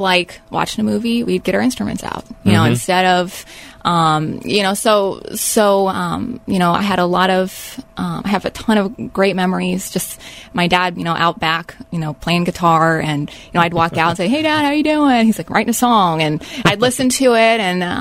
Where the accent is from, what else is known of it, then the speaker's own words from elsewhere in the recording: Kansas City, United States; Well, I grew up in Kansas City, and my dad and I co-wrote many songs together.